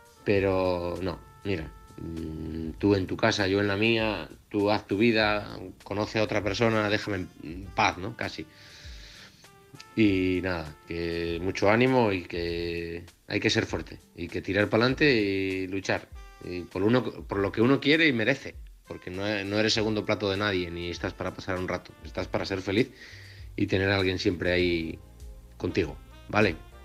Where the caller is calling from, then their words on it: Oviedo, Asturias, Spain; de Oviedo